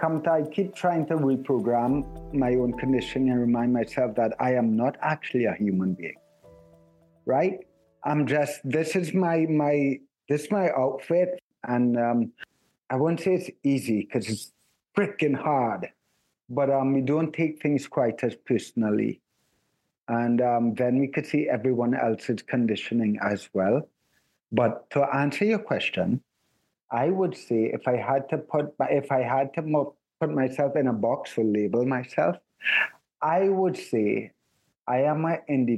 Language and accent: English; Trinidad & Tobago; born there; accent: Trinidadian; Sorry, I said that really fast with a Trinidadian accent. I was born in Trinidad.